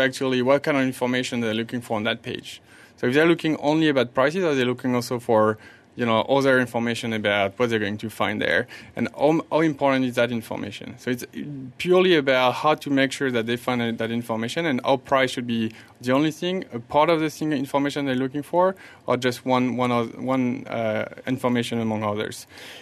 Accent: France; English is a second language; moved away as an adult; I'm born and bred in France, and I work in a lot of European roles before I moved here.

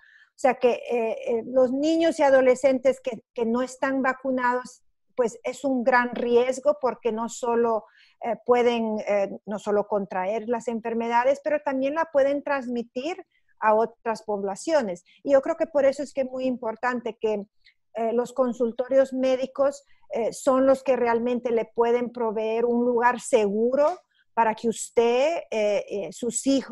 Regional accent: Honduras; now in Houston, United States; soy de origen hondureño, soy microbióloga. Hace casi 10 años que vivo aquí en Houston

